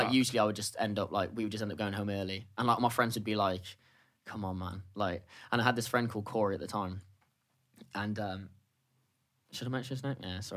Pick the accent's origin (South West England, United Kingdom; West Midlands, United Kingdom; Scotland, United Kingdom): West Midlands, United Kingdom; Telford; I'm from Telford.